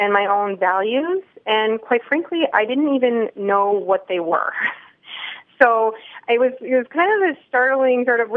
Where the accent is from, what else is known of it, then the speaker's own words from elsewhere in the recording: Chicago, Illinois, United States; now in Italy; I'm originally from Chicago.